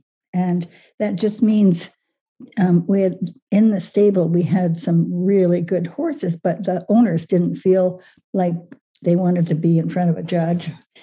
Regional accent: Gibbons, Alberta, Canada; I grew up in outside of Edmonton, Alberta, in a little place called Gibbons, Alberta. And I'm 84 years old.

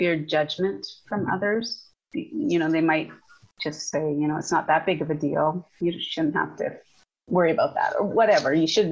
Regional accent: Saskatchewan, Canada; now in Calgary, Canada; I'm originally from Saskatchewan. Yeah, missing the wide open spaces every once in a while

